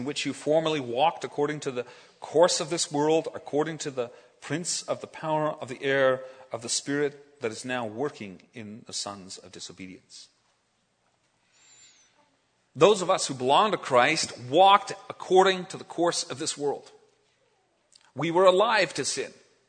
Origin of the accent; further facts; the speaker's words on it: Canada; There are times we complain about our country, but by and large, we like Canada and we like being Canadian.